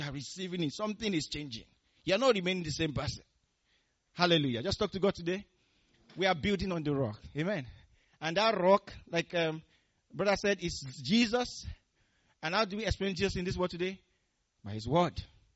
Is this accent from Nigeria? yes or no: yes; Nigeria; when we're doing some entrance exams for special schools when I was growing up in Nigeria